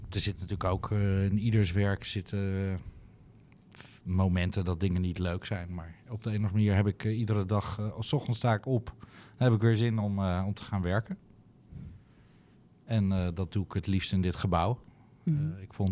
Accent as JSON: {"language": "Dutch", "region": "Drenthe", "country": "Netherlands", "tie": "born or raised there", "said": "Ik ben geboren en getogen Drent. Mm-hmm. Maar mijn familie komt uit Valkenswaard. Dat is vlakbij Eindhoven."}